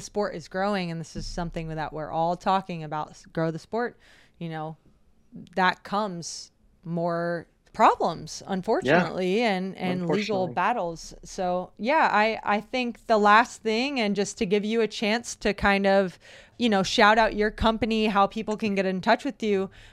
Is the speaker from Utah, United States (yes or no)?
no; Georgia, United States; We're here and we're ready to fight this. And hey, we're from Georgia.